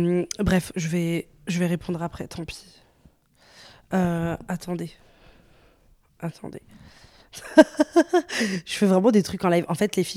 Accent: Morocco; moi pour ceux qui se demandent, je suis marocaine

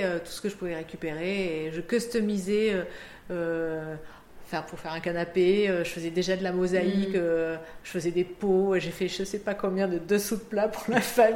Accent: Bordeaux, Nouvelle-Aquitaine, France; now in Reims, France; Alors après, moi, j'habite à Reims, mais je suis bordelaise.

